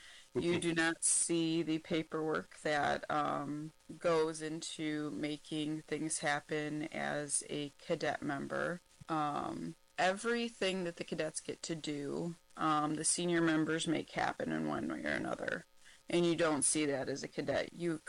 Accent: Capron, Illinois, United States; I grew up in Capron, Illinois, not too far from the Wisconsin border.

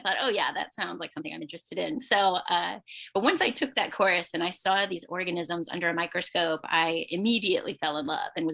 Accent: Iowa, United States; So I grew up in Iowa, so not too far from Wisconsin here.

